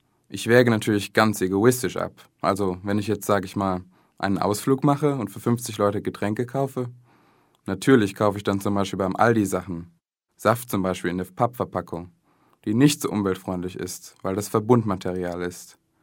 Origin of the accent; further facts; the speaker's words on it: Cologne, North Rhine-Westphalia, Germany; born there; bin 24 Jahre alt, bin gebürtig aus Köln und da studiere ich im Moment BWL im 5. Semester.